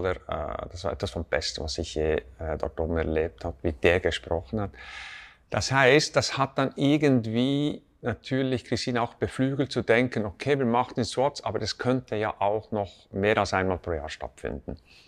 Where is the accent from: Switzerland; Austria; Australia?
Switzerland; Burgdorf, Bern; ich bin in Burgdorf aufgewachsen